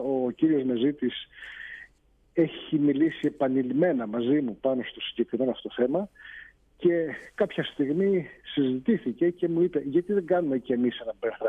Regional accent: Crete, Greece; Ξέρετε, είμαι από την Κρήτη, η καταγωγή μου από την Ελλάδα.

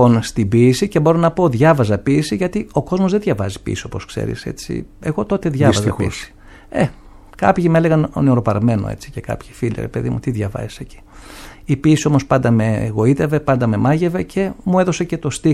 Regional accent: Arta, Epirus, Greece; also born or lived in Paramythia / Agrinio; Μεγάλωσα στην Άρτα, αλλά έχω ζήσει και σε άλλα μέρη.

